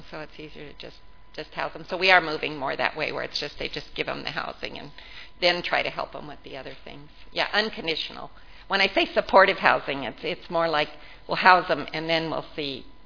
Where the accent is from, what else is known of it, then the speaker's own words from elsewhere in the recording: Los Angeles, California, United States; We hardly saw any homeless when I grew up in the Los Angeles area.